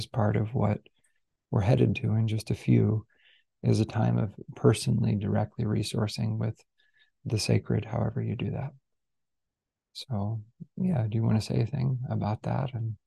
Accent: United States; there are a lot of reasons to feel betrayal as an American.

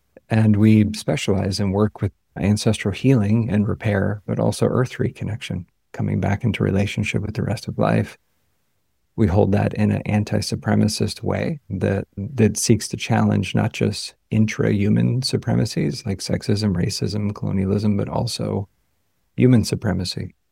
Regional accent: United States; I grew up in the United States.

